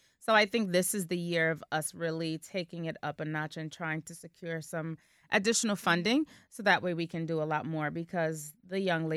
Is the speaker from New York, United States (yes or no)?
no; Passaic, New Jersey, United States; So because I am from Passaic, I circled back into my own town